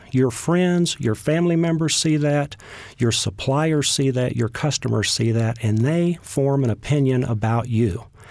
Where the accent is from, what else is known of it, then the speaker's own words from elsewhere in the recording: Texas, United States; I am a Texan, yes.